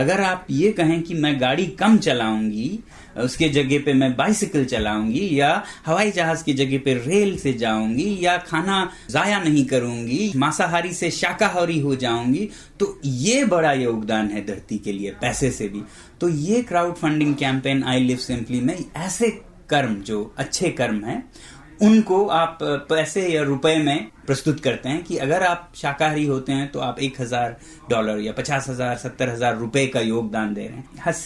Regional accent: Ladakh, India; मैं लद्दाख से हूँ

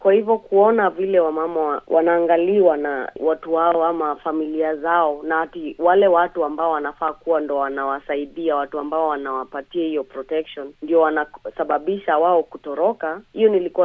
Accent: Samburu County, Kenya; born there; nimezaliwa mali inaitwa Samburu.

